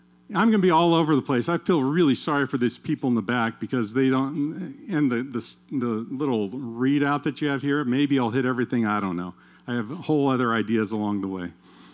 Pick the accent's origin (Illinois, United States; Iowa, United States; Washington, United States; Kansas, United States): Kansas, United States; It reminds me of growing up in Kansas